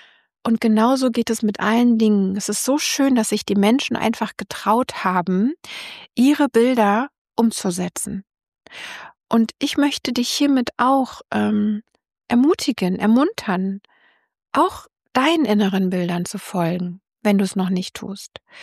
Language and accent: German; Berlin, Germany; ich so als Berliner, weil ich ja hier bin und viel gereist bin